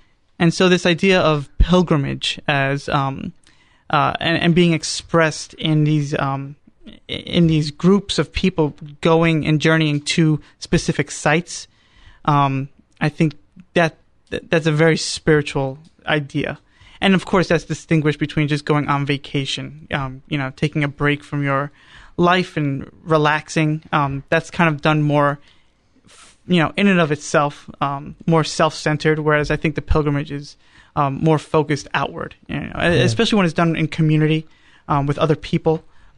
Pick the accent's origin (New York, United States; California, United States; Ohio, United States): New York, United States; Growing up in New York, I've had the opportunity to visit that a lot, often.